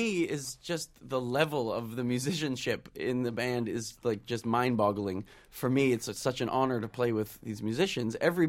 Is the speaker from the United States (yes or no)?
no; Canada; I'm from Canada, so all bands are like this in Canada.